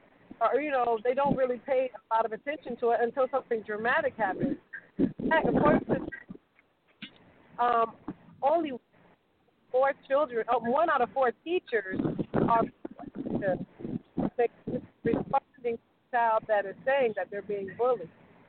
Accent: Florida, United States; We actually have a tour starting in Lake County. I'm from Florida.

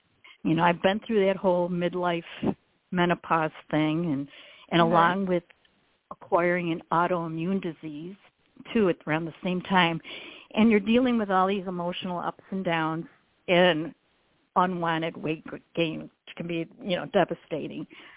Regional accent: Rochester, New York, United States; I can use Kodak because I'm from Rochester

